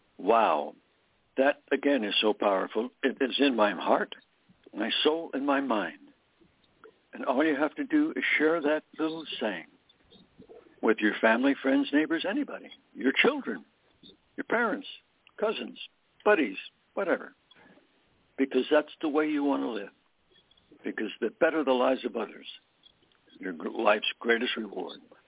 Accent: Pennsylvania, United States; He was a student at Mansfield University up in Pennsylvania, where my hometown was close to.

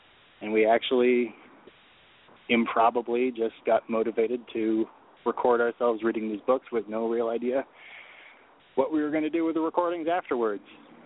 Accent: California, United States; the fact it was filmed in my hometown in Humboldt County, California.

